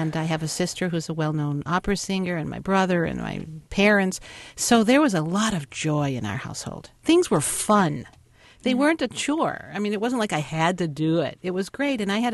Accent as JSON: {"language": "English", "town": "Champaign-Urbana", "region": "Illinois", "country": "United States", "tie": "born or raised there", "said": "I grew up in Champaign-Urbana. And my family defined themselves as conservative Jews"}